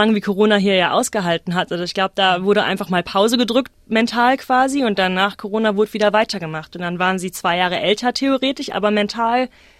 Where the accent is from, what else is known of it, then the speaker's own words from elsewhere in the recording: Rhineland, Germany; Ich bin in Deutschland auf dem Land groß geworden, eine sehr, sehr ländliche Gegend im Rheinland und habe eigentlich meine ganze Kindheit draußen verbracht. Wir hatten einen riesigen Garten, wir haben ganz nah am Fluss gewohnt.